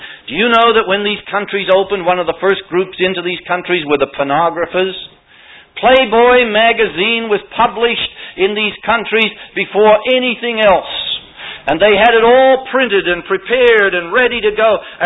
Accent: Australia; Australians, you and I can get in, and I'm an Australian, I travel on an Australian passport.

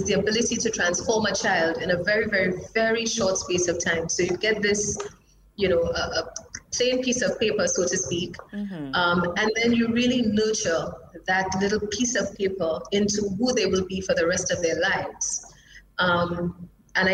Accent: New Village, Castries, St. Lucia; So I'm always very happy to say that I was raised in New Village. I went to the Anglican school, which is within walking distance from my house.

